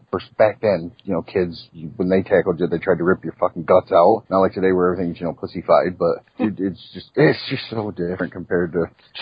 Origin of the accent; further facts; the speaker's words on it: Atlanta, Georgia, United States; I grew up in Atlanta, so, like, NWA and WCW shows were around, like, every Saturday night